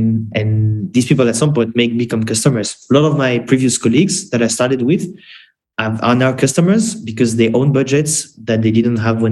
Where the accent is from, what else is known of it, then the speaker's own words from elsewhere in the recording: France; In France, for example, I'm from France.